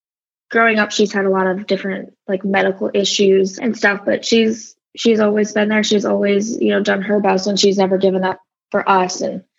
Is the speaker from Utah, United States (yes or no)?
no; Hesperia, Michigan, United States; also born or lived in Grand Rapids; Okay, so I was born in Grand Rapids. I was there up until about second grade, and then we moved about an hour north to Hesperia.